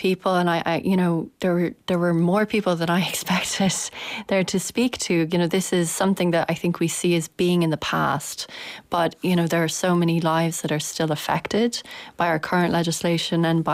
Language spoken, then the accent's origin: English; Dublin, Leinster, Ireland; So I'm from Dublin, yeah.